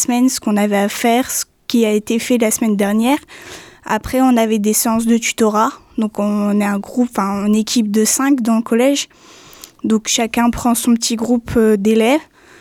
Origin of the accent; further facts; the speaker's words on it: Centre-Val de Loire, France; je viens de Selom, à côté de Vendôme